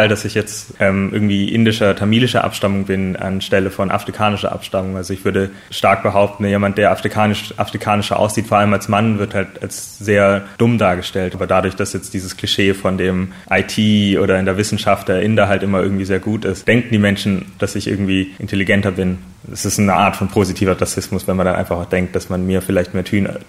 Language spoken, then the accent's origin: German; Dornhan, Baden-Württemberg, Germany; ich komme aus Dornhan, das ist ein kleines Kaff in der Nähe von Horb am Neckar oder halt in Baden-Württemberg insgesamt. Und meine Eltern kommen aus Sri Lanka, also sie sind um die 1980er geflohen